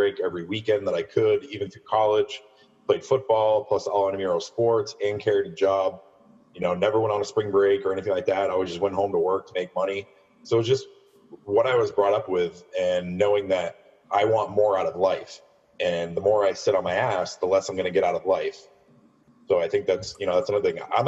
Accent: New Hampshire, United States; New Hampshire.

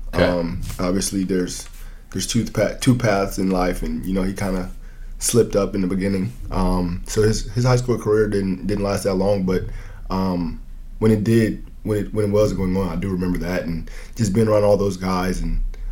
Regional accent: Evanston, Illinois, United States; Nope, born and raised.

